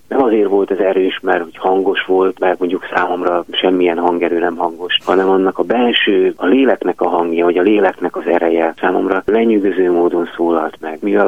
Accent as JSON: {"language": "Hungarian", "region": "Budapest", "country": "Hungary", "tie": "born or raised there", "said": "És hát ez azt jelentette, én 16. kerületben nőttem föl, hogy ilyen napi 3 órát legalább utaztam"}